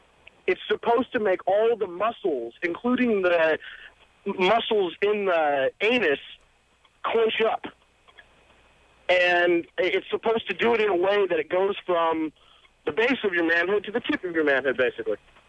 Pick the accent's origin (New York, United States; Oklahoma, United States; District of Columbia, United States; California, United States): California, United States; San Diego; I'm actually from San Diego, so I wouldn't sell them.